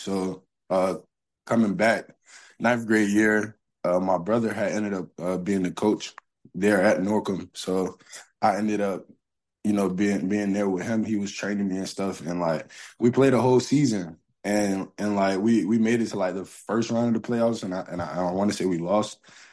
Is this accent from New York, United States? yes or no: no; Portsmouth, Virginia, United States; I'm from Portsmouth, Virginia. It's like more of the 757 area.